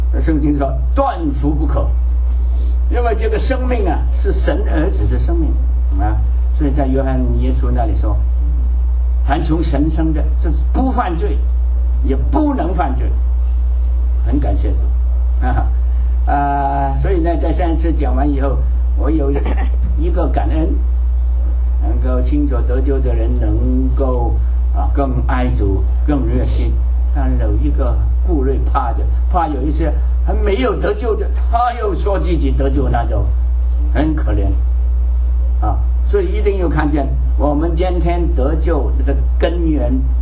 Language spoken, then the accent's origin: Chinese; China; 我们从大陆来的，很注意这个